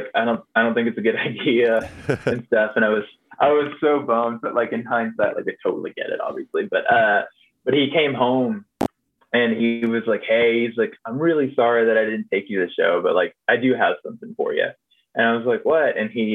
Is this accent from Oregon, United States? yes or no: no; Texas, United States; now in Austin, United States; I'm from Southeast Texas. I live in like the Austin area now